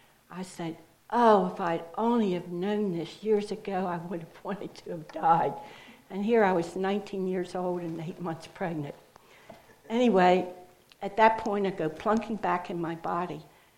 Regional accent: Baltimore, Maryland, United States; And I came from Baltimore

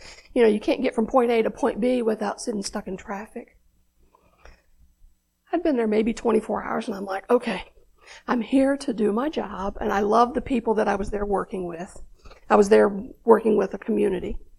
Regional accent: Tennessee, United States; born there; And I was born in the South, even though I've lived in other places, but I was born in East Tennessee, the foothills of the Smokies.

